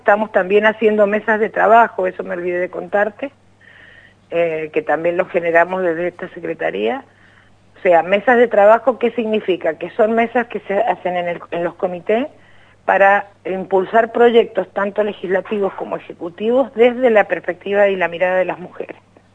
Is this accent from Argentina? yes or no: yes; Luján, Buenos Aires Province, Argentina; yo soy de Luján.